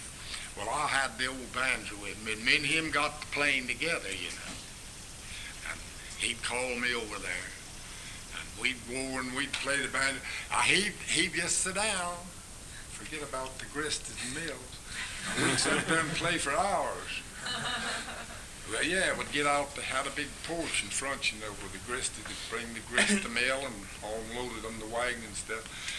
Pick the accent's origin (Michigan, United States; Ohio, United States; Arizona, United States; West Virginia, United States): West Virginia, United States; The rest of Webster County, that's right. Born and raised there.